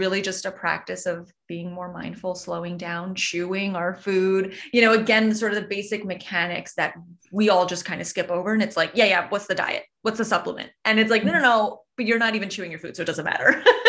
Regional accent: New York, United States; That's another thing about being a New Yorker, being a foodie

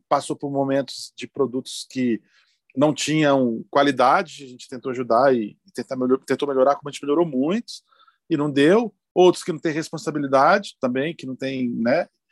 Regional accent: Minas Gerais, Brazil; da nossa terra, né? Eu sou de Minas, né?

